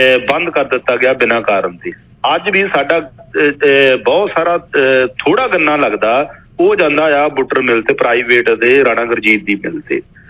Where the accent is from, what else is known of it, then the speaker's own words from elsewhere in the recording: Punjab, India; ਹੁਣ ਮੇਰੇ ਇਲਾਕੇ ਦੀ ਮੈਂ ਗੱਲ ਦੱਸਦਾ ਵੀ ਮੇਰੇ ਇਲਾਕੇ ਦੇ ਵਿੱਚ ਸਾਡੇ ਮੰਡ ਏਰੀਆ ਪੈਂਦਾ ਨਾਲ ਬਿਆਸ ਦਰਿਆ ਦੇ ਕੰਢੇ ਦੇ ਉੱਤੇ